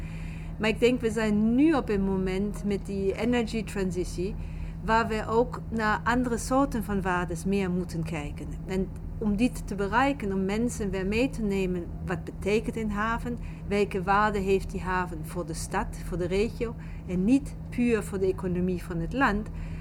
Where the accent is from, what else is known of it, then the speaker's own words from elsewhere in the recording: Hamburg, Germany; Dutch is a second language; now in Rotterdam, Netherlands; Dus ik ben opgegroeid in Hamburg.